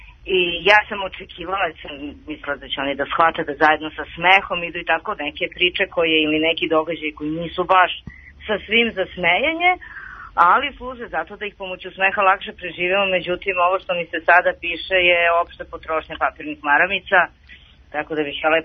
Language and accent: Serbian; Badnjevac, Šumadija, Serbia; moje detinjstvo se odvijalo u Badnjevcu, a sad kako je stigla korona i moja sadašnja odvija u Badnjevcu, jer smo se mi sklonili s prve linije fronta i lepo otišli u Badnjevac i sad živimo tamo